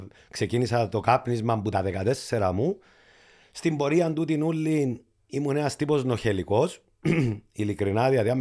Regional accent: Klirou, Nicosia District, Cyprus; διότι όπως σας είπα είμαι και από την Κλήρου, οπότε έλα να τρέξεις μαζί μας

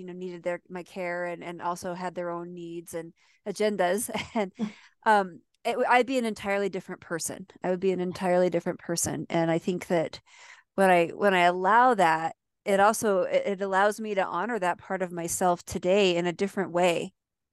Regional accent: California, United States; born there; And curiously, I was born in California in the Bay Area. I lived there for about 3 months. That was it.

